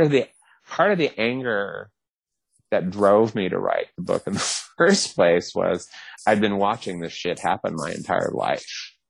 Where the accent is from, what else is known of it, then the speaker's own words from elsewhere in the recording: the South, United States; I'm from the South. So the whole homophobia, racism, cultural structure damage in the South resonated with me.